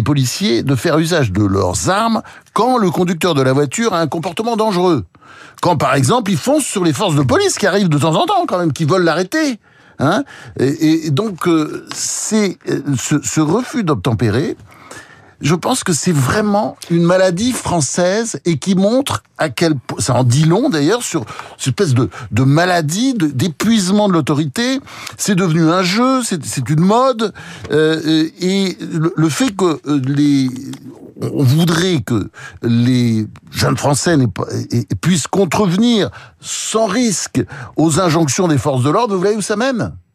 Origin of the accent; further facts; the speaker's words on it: Marseille, Provence-Alpes-Côte d'Azur, France; Moi, franchement, d'ailleurs, en tant que Marseillais